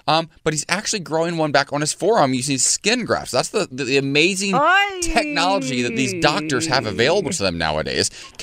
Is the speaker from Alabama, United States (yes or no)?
no; Ohio, United States; Yeah, I grew up in Ohio.